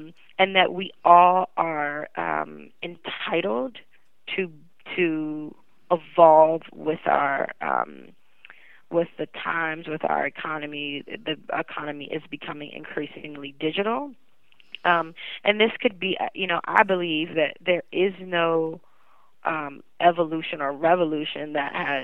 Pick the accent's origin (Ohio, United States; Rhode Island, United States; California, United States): Ohio, United States; Youngstown; Similar to, you know, growing up in Youngstown, Ohio, you know, the best job for your kid to get into was something in the auto industry.